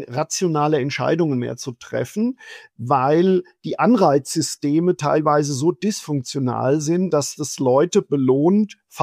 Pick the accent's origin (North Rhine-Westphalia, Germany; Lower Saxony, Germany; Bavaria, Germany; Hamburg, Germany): Bavaria, Germany; Amorbach; Ich komme aus dem bayerischen Odenwald, aus Amorbach. Das ist bei Miltenberg und das ist so im Dreiländereck Bayern, Baden-Württemberg, Hessen. Insofern so einen schwäbischen Einschlag, einen fränkischen Einschlag und auch einen leichten hessischen Einschlag.